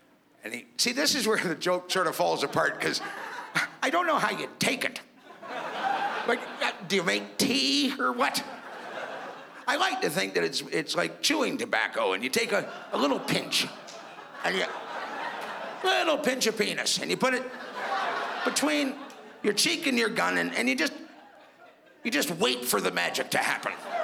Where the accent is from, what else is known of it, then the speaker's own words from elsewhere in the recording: Toronto, Ontario, Canada; I'm from Toronto